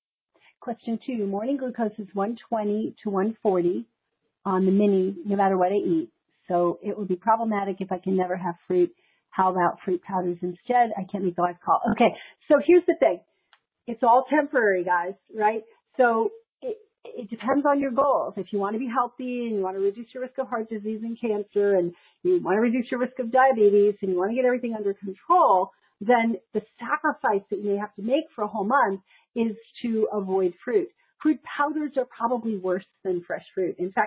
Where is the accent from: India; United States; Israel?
United States; Queens, New York; Hey, I grew up in Queens.